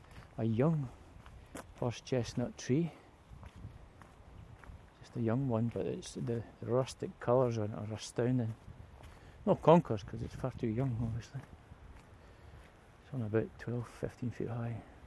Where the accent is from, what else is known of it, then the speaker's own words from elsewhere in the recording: Bathgate, Scotland, United Kingdom; the other side of which run away down or out and towards my hometown of Bathgate.